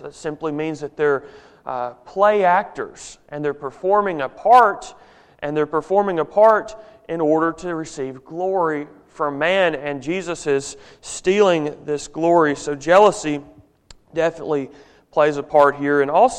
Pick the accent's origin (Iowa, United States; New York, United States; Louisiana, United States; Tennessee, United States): Tennessee, United States; Memphis; I grew up in Memphis, Tennessee